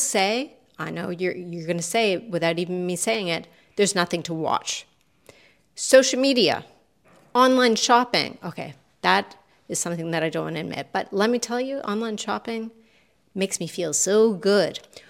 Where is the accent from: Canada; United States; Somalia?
Canada; Because I know that as Canadian, as I try to be a nice person